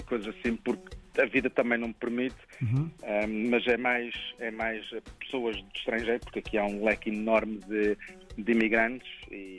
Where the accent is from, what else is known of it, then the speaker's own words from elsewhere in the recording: South Africa; Portuguese is a second language; moved away as an adult; also born or lived in Portugal; now in United States; eu nasci em África, os meus pais emigraram para a África do Sul, nasci lá, estudei em inglês, vim para Portugal em 1994, quando houve os problemas na África do Sul, ingressei na faculdade, pensava sempre em inglês, raciocinava em inglês